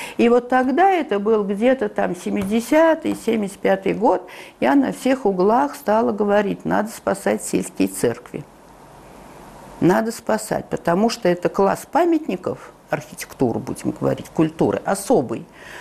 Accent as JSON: {"language": "Russian", "town": "Tsaritsyno", "region": "Moscow", "country": "Russia", "tie": "born or raised there", "said": "Я просто выросла в Царицыне, где стояли дворцы, был старинный парк."}